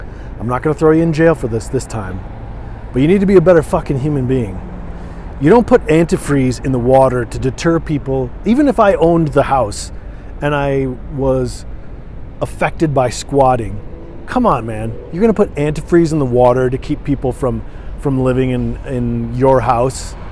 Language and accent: English; Michigan, United States; let's say I had never left my hometown in Michigan, where I grew up.